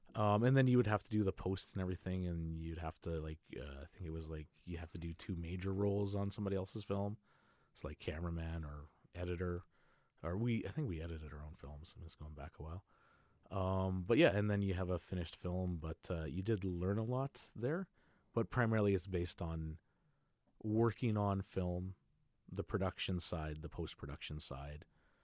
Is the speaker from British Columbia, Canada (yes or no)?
no; Winnipeg, Manitoba, Canada; I'm from Winnipeg, all that stuff.